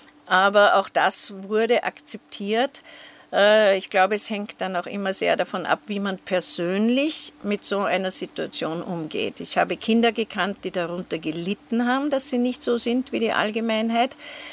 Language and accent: German; Austria; Mein Vater war Österreicher, meine Mutter war österreichische Staatsbürgerin und ab 1946 waren wir in Österreich lebend und als Österreicher. Es gab vielleicht noch ein bisschen eine andere Differenz, dass ich von Anfang an konfessionslos war, das heißt ohne Religion.